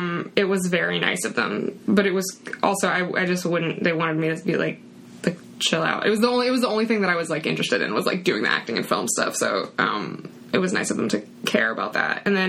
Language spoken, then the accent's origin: English; West Virginia, United States; Okay, yeah, so I'm from West Virginia, and I started doing acting when I was, like, a little kid in local theater.